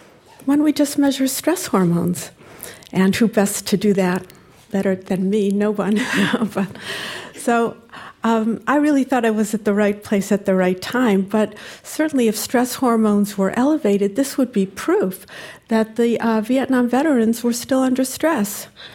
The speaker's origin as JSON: {"language": "English", "town": "Cleveland", "region": "Ohio", "country": "United States", "tie": "born or raised there", "said": "I grew up in the Jewish community of Cleveland, Ohio, which was also home to hundreds of Holocaust survivors who emigrated from DP camps following the war."}